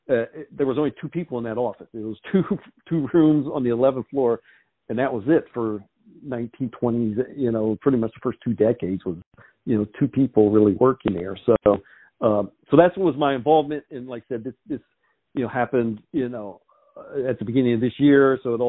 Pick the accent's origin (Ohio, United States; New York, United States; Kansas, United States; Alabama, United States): Ohio, United States; Columbus; I grew up in Columbus. My dad had a used bookstore downtown